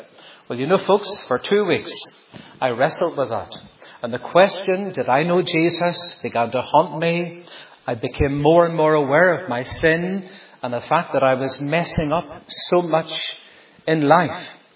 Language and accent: English; Ireland; So yes, I'm from the Emerald Isle. My Irish eyes are smiling.